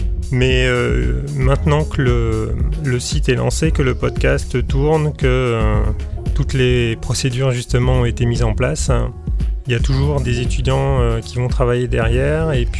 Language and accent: French; Compiègne, Hauts-de-France, France; Je viens de là où je suis arrivé, c'est-à-dire la région de Compiègne, la Picardie.